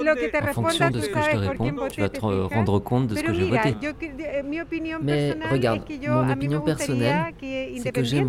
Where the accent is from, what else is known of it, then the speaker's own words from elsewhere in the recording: Iquique, Tarapacá, Chile; now in Paris, France; Je viens d'ici, de Paris, mais je suis de Iquique.